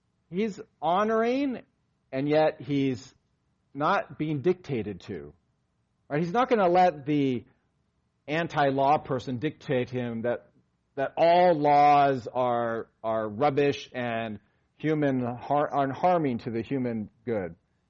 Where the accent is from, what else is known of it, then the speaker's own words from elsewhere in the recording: Southern US, United States; Or I'm a Southerner. I was born in the South, and I've grown up here